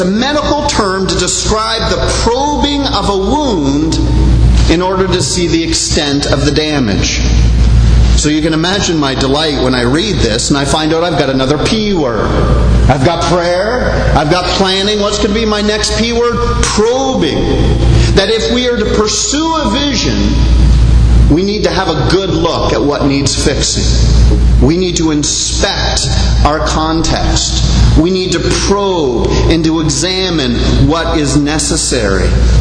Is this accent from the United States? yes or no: no; Canada; now in Bahamas; I know as a Canadian now living in the Bahamas, for me, how true this has been.